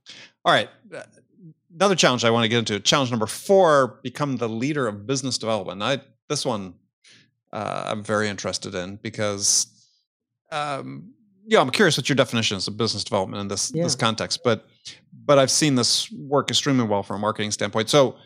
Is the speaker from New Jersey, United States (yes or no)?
no; Wisconsin, United States; I grew up in Wisconsin, the heyday of the Green Bay Packers and Vince Lombardi, one of my childhood idols.